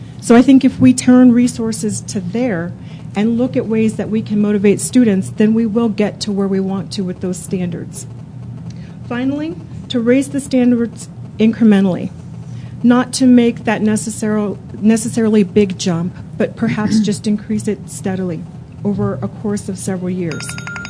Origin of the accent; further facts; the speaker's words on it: Colorado Springs, Colorado, United States; I'm from Colorado Springs, although a member of several organizations, I'm here today as a mom and an educator.